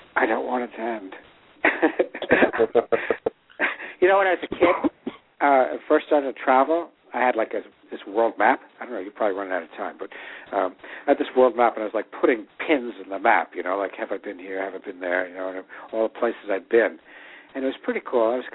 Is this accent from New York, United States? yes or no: yes; New York, United States; Yeah, for me as a New Yorker, I mean, you know, I've got this myopic New York thing